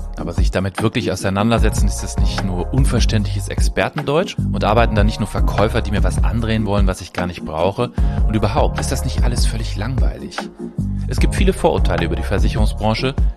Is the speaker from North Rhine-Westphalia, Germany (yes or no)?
yes; Cologne, North Rhine-Westphalia, Germany; Ich komme ja aus Köln.